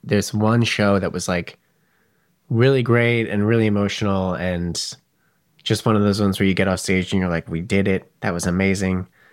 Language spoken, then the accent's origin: English; New Jersey, United States; Yeah, it was like I grew up in New Jersey.